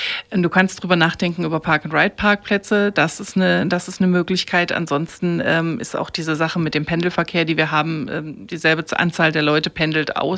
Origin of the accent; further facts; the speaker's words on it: East Germany, Germany; now in Leipzig, Germany; ich bin schon ganz lange hier in Leipzig, schon seit 20 Jahren und bin auch aus dem Osten und habe mich so mal beim Studium hier, bin hier hängen geblieben, habe mich in die Stadt verknallt